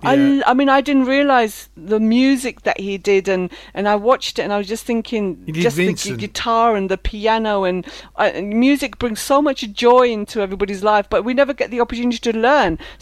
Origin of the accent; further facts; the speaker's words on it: London, United Kingdom; I always remember them growing up in London and singing the carols myself